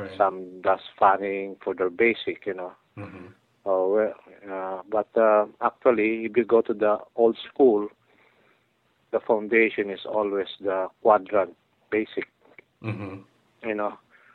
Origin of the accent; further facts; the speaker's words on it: Philippines; So, like, you know, I'm still Filipino.